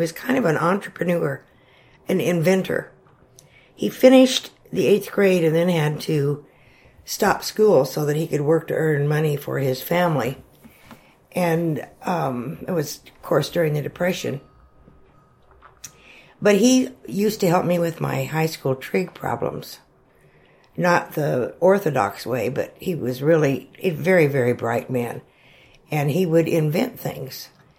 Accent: Gunnison, Colorado, United States; Well, I was born 2 weeks before Pearl Harbor was bombed in November of 1941, November 14th. And I was born in Gunnison, Colorado. Lived there my whole life until I went to college.

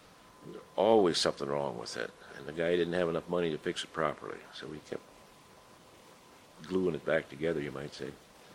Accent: Fairbanks, Alaska, United States; born there; Oh, yeah, I was born in St. Joseph's Hospital, the old place.

